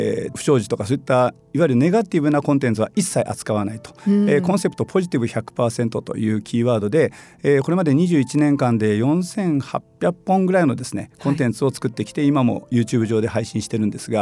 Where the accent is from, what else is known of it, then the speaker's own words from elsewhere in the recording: Nobeoka, Miyazaki, Japan; moved away as an adult; also born or lived in Hiroshima; now in Fukuoka, Japan; 私は宮崎県延岡市の出身でして、大学で広島に行きまして、